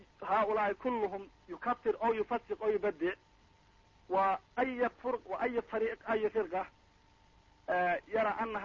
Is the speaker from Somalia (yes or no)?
yes; Somalia; من الصومال.